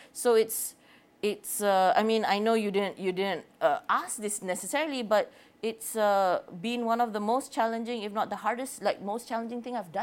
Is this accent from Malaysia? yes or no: yes; Malaysia; about identity while I was being Malaysian, being overseas, coming back to Malaysia and going back again for my master's.